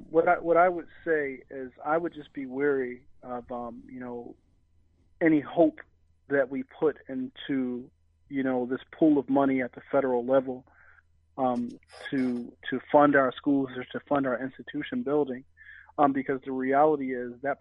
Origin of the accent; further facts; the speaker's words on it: Philadelphia, Pennsylvania, United States; accent: Philadelphia; excuse my accent, I'm from Philly. I've heard that us in Philly, we have an accent sometimes.